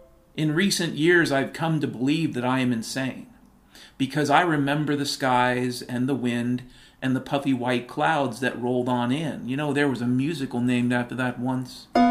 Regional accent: Pacific Northwest, United States; I grew up in the Pacific Northwest. We had beautiful blue skies.

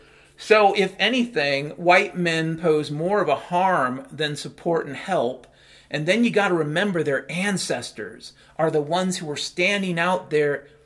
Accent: Ireland; And I said, yeah, I'm Irish.

